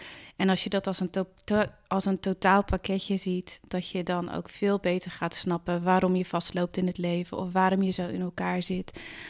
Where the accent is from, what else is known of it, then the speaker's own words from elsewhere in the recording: Dordrecht, South Holland, Netherlands; Dordrecht. Ja, een beetje kwartiertje onder Rotterdam ongeveer.